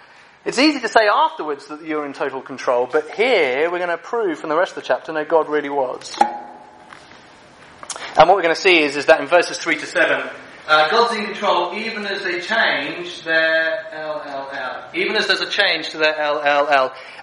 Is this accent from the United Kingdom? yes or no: yes; England, United Kingdom; In England, going to France isn't that big a deal. I'm from England.